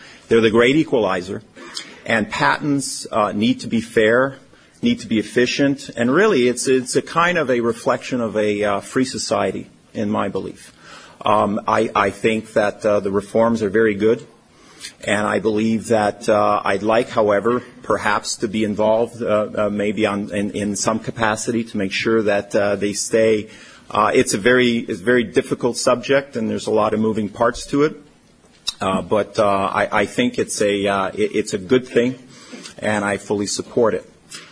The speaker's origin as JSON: {"language": "English", "town": "Montreal", "region": "Quebec", "country": "Canada", "lives_now": "United States", "said": "I'm originally from Montreal, and I came to the great universities, Berkeley, as well as Rensselaer, in the United States"}